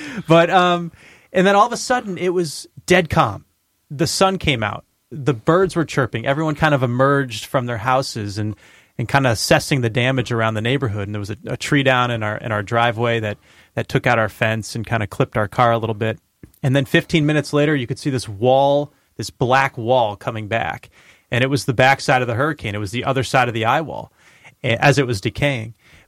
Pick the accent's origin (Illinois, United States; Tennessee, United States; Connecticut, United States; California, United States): Connecticut, United States; West Hartford; I grew up in Connecticut, town of West Hartford, Connecticut. Went to Conard High School.